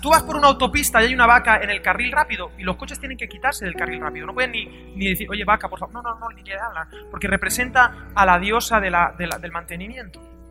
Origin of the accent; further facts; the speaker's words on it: Valencia, Valencian Community, Spain; ¿Usted sabe que yo vengo de Valencia, donde es la paella valenciana?